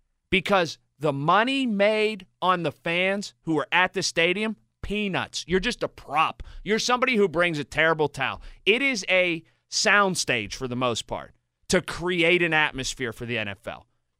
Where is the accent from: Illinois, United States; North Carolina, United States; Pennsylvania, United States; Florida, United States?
Pennsylvania, United States; Sharpsburg; now in Hampton, United States; where I grew up in Sharpsburg, now where I live in Hampton.